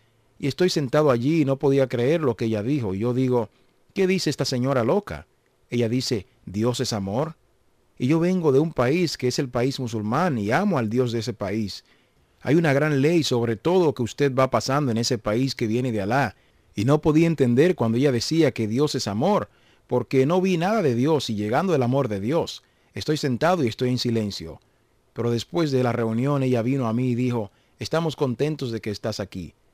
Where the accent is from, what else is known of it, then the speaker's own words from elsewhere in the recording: Iran; Spanish is a second language; now in Australia; decidí decir adiós a mi familia, amigos y salir de Irán y fui a Australia y empecé a vivir allá.